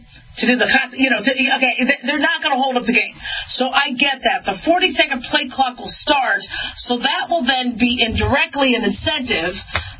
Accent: Las Vegas, Nevada, United States; And there is the league is starting to warm up to the Raiders' future home, which is going to be my hometown, Vegas.

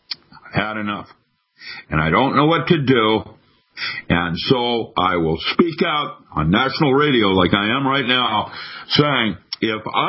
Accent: United States; And at least I still hold pride in being an American, and I feel ugly.

